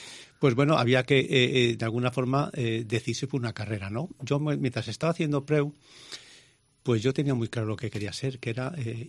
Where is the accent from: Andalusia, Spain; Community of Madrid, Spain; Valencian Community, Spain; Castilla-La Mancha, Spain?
Valencian Community, Spain; Aldaya; Yo nací en Aldaya, un pueblo magnífico muy cerca de Valencia y del Horta Sud, ¿no? Hace ya muchos años.